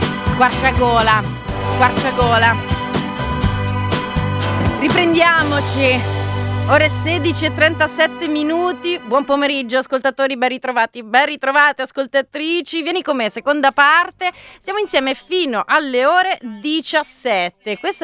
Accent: Lombardy, Italy; accent: Lombard; Però in onore ovviamente al mio accento, come sentite, veramente lombardo

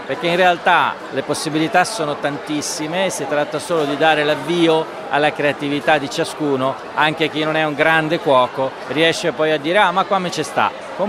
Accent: Trentino-Alto Adige, Italy; moved away as an adult; Sì, sono nato in Alto Adige e ci ho vissuto fino ai 18-19 anni e poi sono andato a studiare fuori e quasi non sono più tornato. Ho fatto ancora un piccolo periodo lì, ma sono ormai più di 25 anni che sono nel Lazio

